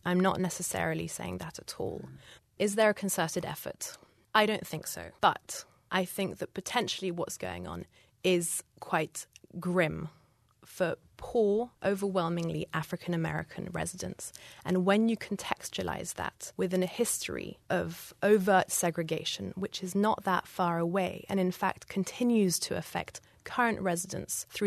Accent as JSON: {"language": "English", "region": "England", "country": "United Kingdom", "said": "I'm English"}